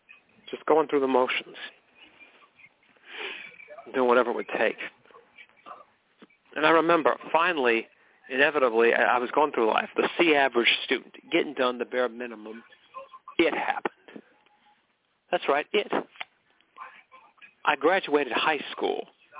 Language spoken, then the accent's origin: English; McKinleyville, California, United States; born there; I was born in McKinleyville. That's right. A beautiful city. This one-horse town had everything, you know. It was in Northern California.